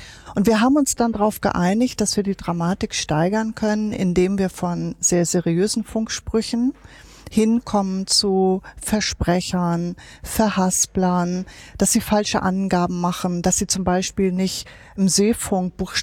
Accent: Hamburg, Germany; Und nein, man kann das als Hamburger auch nicht alles erfassen.

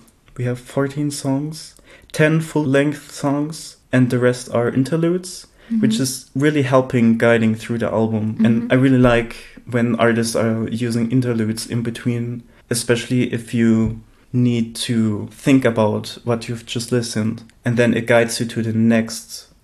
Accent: Galicia, Spain; Because we're from North Spain, from Galicia, they have their own language.

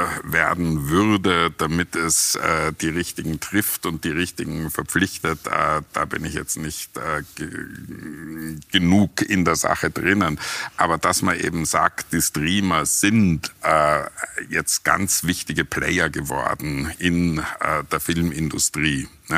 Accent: Austria; unserer Identität als Österreicher

